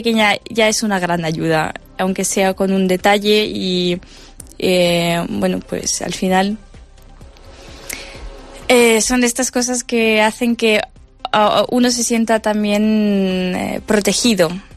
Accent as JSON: {"language": "Spanish", "country": "Ukraine", "second_language": "Spanish", "said": "tengo familiares que están, hablo de hombres que están defendiendo el territorio ucraniano, que es mi tierra también"}